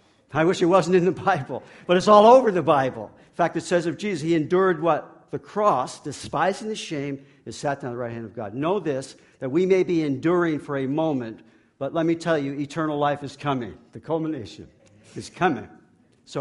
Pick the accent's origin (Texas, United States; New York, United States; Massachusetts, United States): New York, United States; I was raised, born and raised in New York. I had four sisters, no brothers.